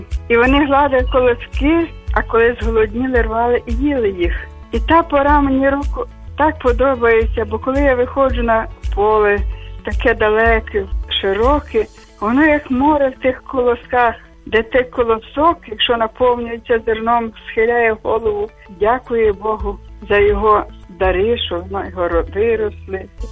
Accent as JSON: {"language": "Ukrainian", "town": "Lviv", "region": "Lviv Oblast", "country": "Ukraine", "said": "Я зі Львова"}